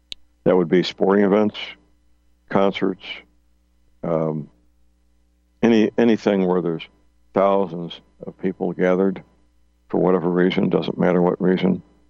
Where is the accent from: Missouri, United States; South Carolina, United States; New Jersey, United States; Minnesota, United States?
Missouri, United States; St. Louis County; There's a mosque in St. Louis County, South St. Louis County, my hometown, where I spent much of my life.